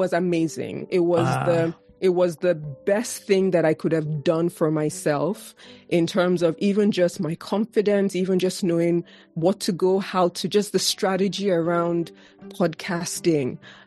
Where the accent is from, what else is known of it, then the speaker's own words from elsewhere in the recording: Nigeria; moved away as an adult; I was coming from Nigeria, you know, fresh off the boat. And I'm coming from a country where women are moving things, you know.